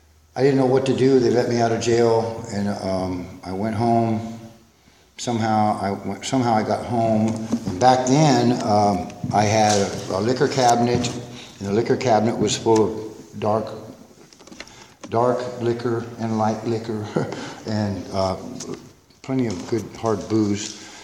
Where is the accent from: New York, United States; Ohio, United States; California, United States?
California, United States; Yuba City; in my hometown in Yuba City, California. That's where I was born and raised.